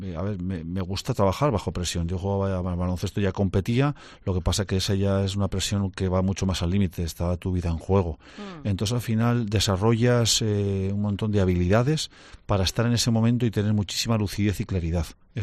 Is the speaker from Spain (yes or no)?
yes; Cantabria, Spain; Al final, como cántabro, como persona humana